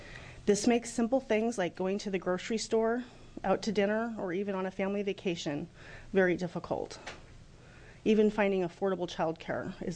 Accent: Troutdale, Oregon, United States; I am from Troutdale

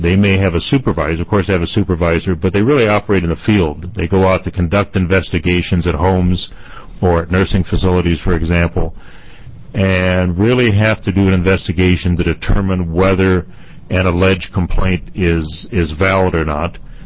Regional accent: Salem, Oregon, United States; from Salem, Oregon.

